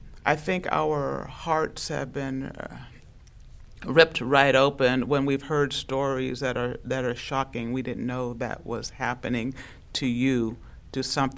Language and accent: English; New York, United States; sometimes you think as a New Yorker you've heard it all.